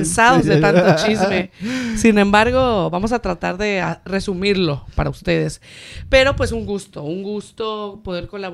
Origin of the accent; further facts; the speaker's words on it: Guamúchil, Sinaloa, Mexico; moved away as an adult; now in Mexico City, Mexico; soy sinaloense, soy norteña. Nací en Guamúchil, Sinaloa.